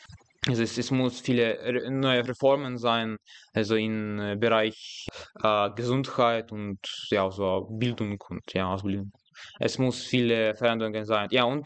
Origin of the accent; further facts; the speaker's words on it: Ukraine; German is a second language; Also bei uns in der Ukraine gibt es überhaupt also viele, sehr viele schöne Städte.